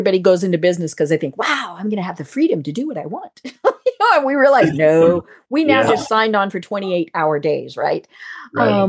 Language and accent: English; Colorado, United States; I mean, you know, I'm from Colorado and, you know, Columbine will always be something